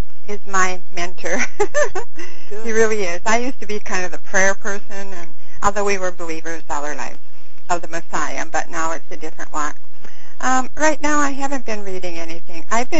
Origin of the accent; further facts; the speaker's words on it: Michigan, United States; I'm from Upper Michigan, about maybe 130 miles north of Green Bay.